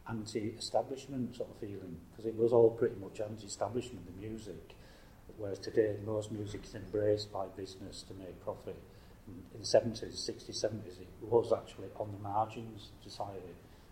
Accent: Leeds, Yorkshire and the Humber, United Kingdom; I was born in Leeds.

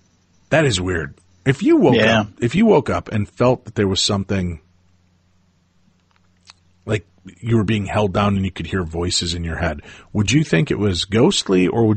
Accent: Holbrook, Arizona, United States; I spent a good amount of my childhood years growing up in Holbrook, Arizona.

